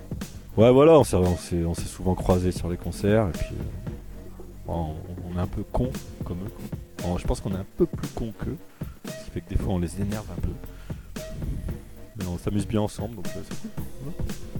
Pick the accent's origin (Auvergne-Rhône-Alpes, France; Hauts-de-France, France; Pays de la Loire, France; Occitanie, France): Auvergne-Rhône-Alpes, France; Saint-Etienne; ils sont de Lyon, nous on est de Saint-Etienne, c'est pas très loin.